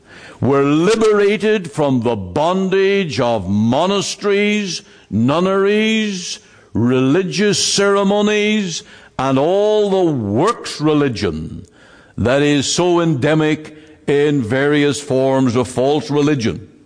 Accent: Northern Ireland, United Kingdom; my home country in Northern Ireland.

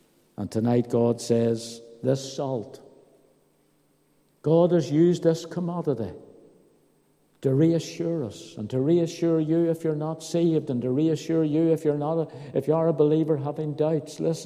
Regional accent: Belfast, Northern Ireland, United Kingdom; I grew up in Belfast, although I was a Blue man.

